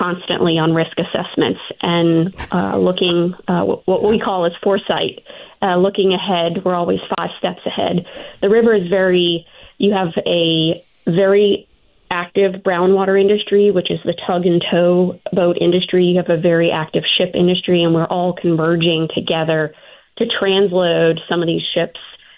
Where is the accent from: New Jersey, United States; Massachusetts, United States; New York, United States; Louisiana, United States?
Louisiana, United States; St. Bernard; And I grew up in St. Bernard, very close to the actual Violet Terminal.